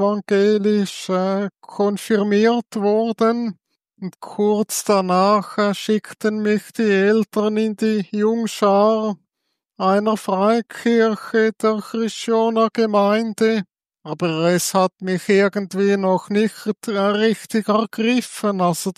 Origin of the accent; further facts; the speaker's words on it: Zurich, Switzerland; ich bin in Zürich aufgewachsen. Mein Vater kommt aus Bern und meine Mutter aus dem Thurgau. Aufgewachsen am Zürichberg.